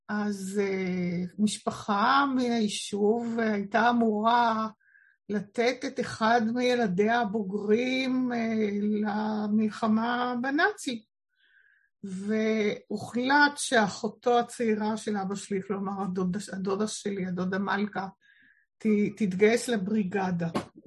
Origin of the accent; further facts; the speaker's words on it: Afula, Northern District, Israel; אני גדלתי באפולה.